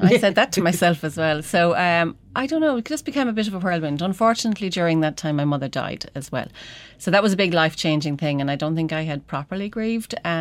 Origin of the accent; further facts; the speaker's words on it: Tarbert, County Kerry, Ireland; I grew up in Tarbert, and my mother was from Dingle. My father was from Glasslock in Monaghan.